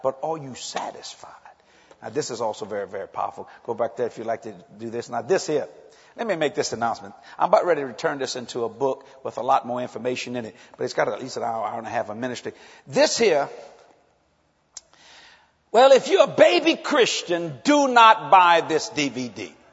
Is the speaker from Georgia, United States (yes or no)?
no; Louisiana, United States; Most people say, he's just a wild man. I am wild. I'm a radical. I'm a Cajun. There ain't nothing like being a Cajun.